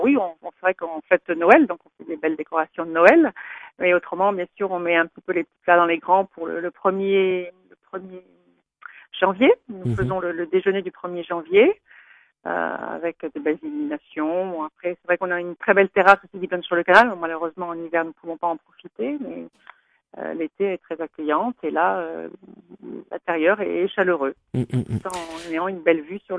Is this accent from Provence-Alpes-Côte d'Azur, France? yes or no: no; Auvergne-Rhône-Alpes, France; Parce que moi, je suis du Beaujolais, en fait, juste à côté donc, de Pouilly-Fuissé, dans la même région.